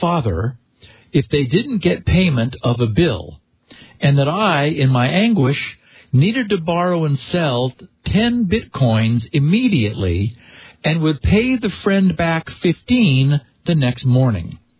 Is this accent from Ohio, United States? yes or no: yes; Ohio, United States; he or she did a quick search of my Facebook Messenger messages and assessed that I was originally from Ohio and that my dad was sick.